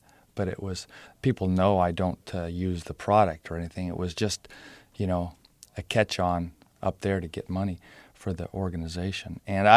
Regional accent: Boston, Massachusetts, United States; I'm a Bostonian. I would never play for the Yankees.

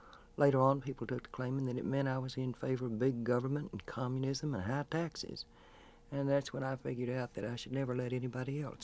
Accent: the South, United States; I grew up in the South before the Civil Rights Movement

